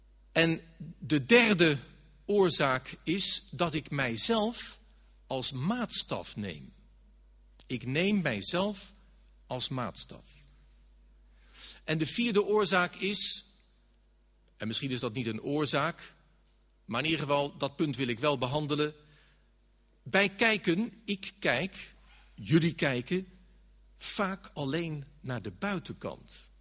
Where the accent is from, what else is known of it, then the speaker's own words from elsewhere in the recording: The Hague, South Holland, Netherlands; In Den Haag, waar ik vandaan kom, Scheveningen eigenlijk, Scheveningen Den Haag, kijk, daar was voor ons huis lijn 10, de tram die daar stopte.